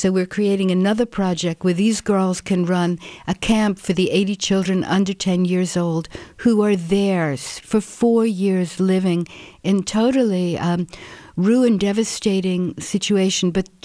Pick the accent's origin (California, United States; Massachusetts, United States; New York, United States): New York, United States; Brooklyn; By a series of mistakes and not exactly knowing what I wanted to do growing up in Brooklyn.